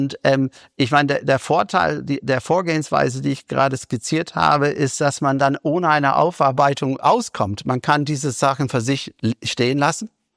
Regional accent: Ireland; ich komme ja aus Irland

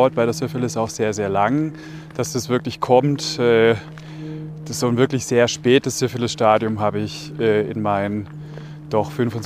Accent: Switzerland; Bei uns in der Schweiz

